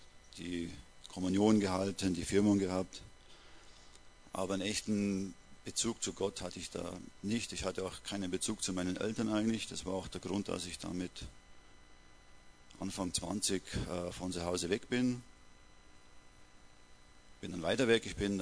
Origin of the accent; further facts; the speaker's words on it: Kempten, Bavaria, Germany; Ich bin nicht hier aufgewachsen, wie man manchmal hören wird. Ich bin in Kempten geboren, im Allgäu, im Schönen. Bin dann in einem kleinen Dorf dort aufgewachsen, katholisch, mit dem katholischen Glauben